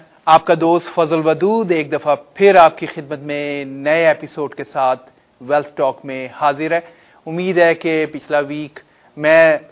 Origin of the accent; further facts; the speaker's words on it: Pakistan; unfortunately اکثر میرا تعلق پاکستان سے ہے